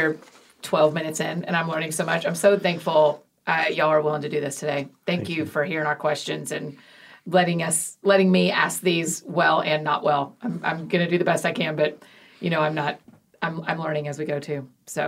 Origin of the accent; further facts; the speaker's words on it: Georgia, United States; Like I grew up in Georgia and it's Cherokee land right.